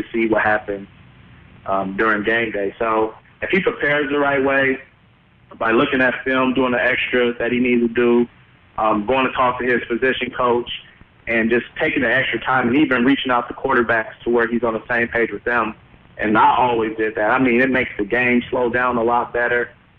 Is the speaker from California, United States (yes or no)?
yes; Los Angeles, California, United States; I grew up in South Central Los Angeles, so I didn't always have the best childhood.